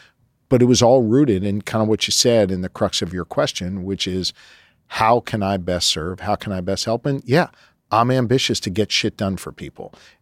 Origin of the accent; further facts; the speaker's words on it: Philadelphia, Pennsylvania, United States; I showed up in Philly that night. I announced them to my hometown crowd